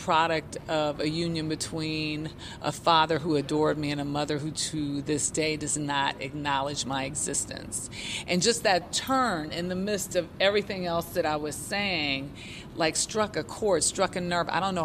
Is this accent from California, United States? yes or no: yes; Los Angeles, California, United States; and the LA uprising, which I lived through because I'm from South Central Los Angeles.